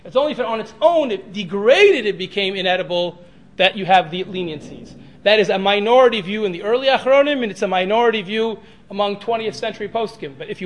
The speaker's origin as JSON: {"language": "English", "town": "Baltimore", "region": "Maryland", "country": "United States", "said": "and I'm from Baltimore, I was very friendly with Rabbi Heinemann"}